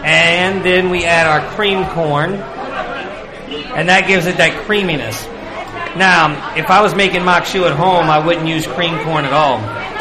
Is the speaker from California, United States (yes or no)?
no; Slidell, Louisiana, United States; also born or lived in Baton Rouge / Shreveport; My background, I actually was born and raised in Louisiana, in the southeast. Right outside of New Orleans is Slidell, Louisiana. I worked for Ralph Ekeku's out of Baton Rouge. Then I went to Shreveport.